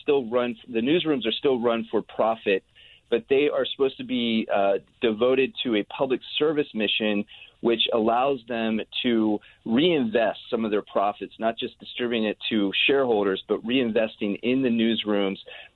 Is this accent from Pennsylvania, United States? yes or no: yes; Pittsburgh, Pennsylvania, United States; My hometown of Pittsburgh, the Post-Gazette now delivers 5 days a week instead of all seven.